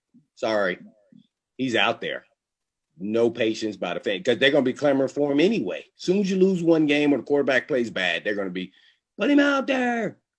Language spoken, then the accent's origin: English; Indianapolis, Indiana, United States; Naturally, I'm from Indy, so I always want to take the Colts down at any cost